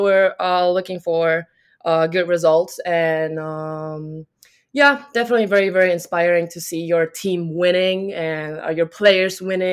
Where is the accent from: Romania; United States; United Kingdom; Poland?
Poland; English is a second language; I come from Poland. Poland is not as advanced as, you know, America and Detroit.